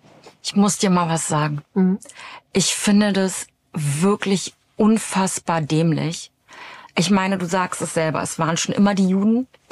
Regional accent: Germany; Deutschland, meine Heimat

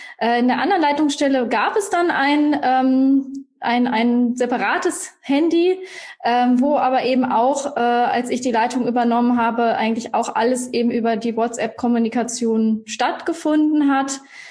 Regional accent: Iserlohn, North Rhine-Westphalia, Germany; now in Munich, Germany; ich komme ursprünglich aus Iserlohn, auch NRW, bei dir um die Ecke.

